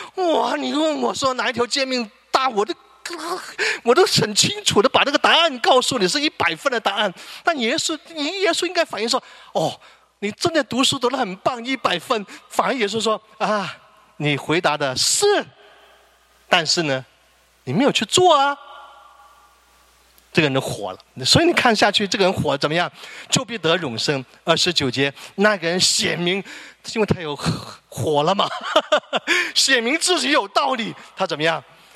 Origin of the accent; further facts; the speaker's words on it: China; 因为啊，我们中国人一早 一早就发明有一句成语叫机不可失，有没有？